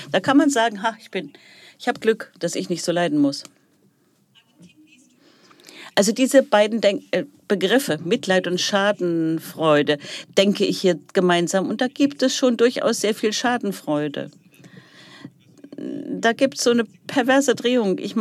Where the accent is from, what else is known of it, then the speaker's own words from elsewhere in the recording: India; Ich komme aus dem Bollywood-Land.